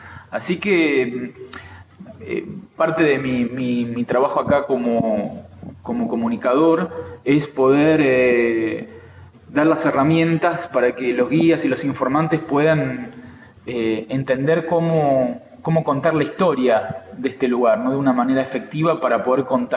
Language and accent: Spanish; Buenos Aires, Argentina; yo vengo de Buenos Aires